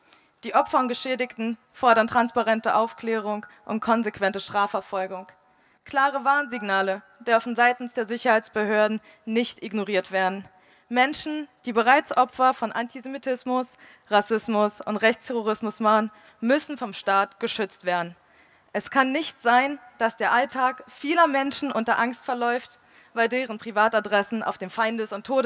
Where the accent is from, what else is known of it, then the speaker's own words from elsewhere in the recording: Magdeburg, Saxony-Anhalt, Germany; ich bin gebürtige Magdeburgerin, Kind von Migranten. Ich fühle mich hier wohl, ich fühle mich hier zu Hause, ich fühle mich jüdisch, ich fühle mich deutsch.